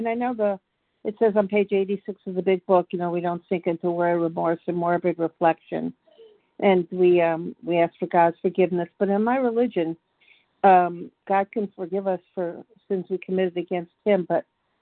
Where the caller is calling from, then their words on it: Georgia, United States; from Georgia.